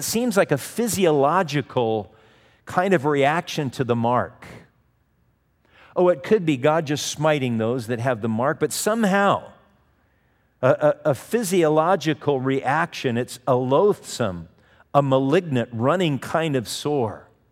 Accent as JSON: {"language": "English", "town": "Manhattan Beach", "region": "California", "country": "United States", "tie": "born or raised there", "said": "I know that when I was a kid, I grew up in Manhattan Beach and in Southern California."}